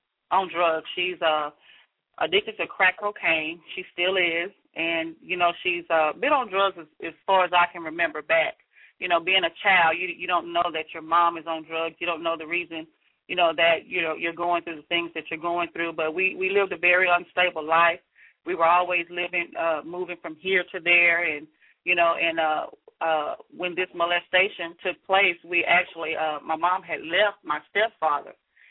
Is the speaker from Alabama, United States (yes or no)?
no; Dallas, Texas, United States; also born or lived in Shreveport, Louisiana; I'm from Dallas, Texas. I was originally born in Shreveport, Louisiana.